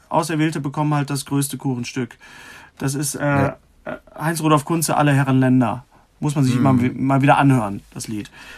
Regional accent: North Rhine-Westphalia, Germany; ich bin Europäer. Nee, ich bin schon aus dem Ruhrgebiet. Also das ist schon das, was ich bin. Also ich bin Deutscher, das steht im Pass.

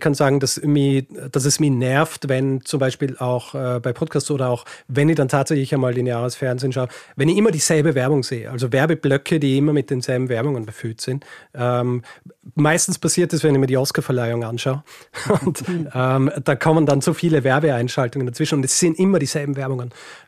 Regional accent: Austria; Ich komme ja aus Österreich und wir rechnen hier den Durchschnitt gar nicht aus.

